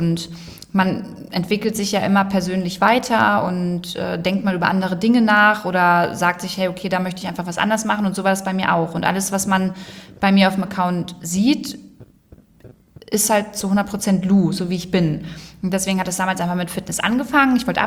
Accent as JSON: {"language": "German", "region": "Lower Saxony", "country": "Germany", "tie": "born or raised there", "said": "Braunschweig ist für mich Heimat. Also hier bin ich auf dem Dorf in der Nähe aufgewachsen."}